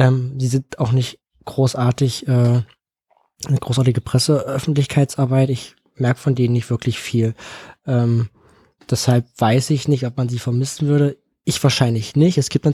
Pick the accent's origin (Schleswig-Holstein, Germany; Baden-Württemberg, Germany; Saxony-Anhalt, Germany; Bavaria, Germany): Saxony-Anhalt, Germany; Halle; Das habe ich gewusst, ich komme aus Halle.